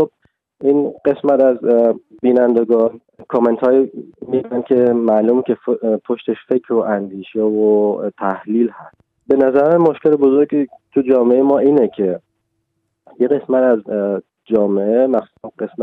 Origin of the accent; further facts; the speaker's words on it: Shiraz, Fars, Iran; also born or lived in Tehran; من خودم تو تهرانم زندگی کردم، تو شیراز بزرگ شدم ولی تهران زندگی کردم.